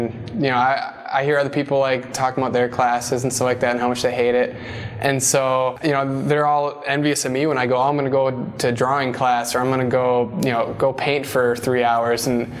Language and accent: English; Wood Lake, Minnesota, United States; I'm originally from Wood Lake, Minnesota. It's a small town of 300 people, 5 hours west.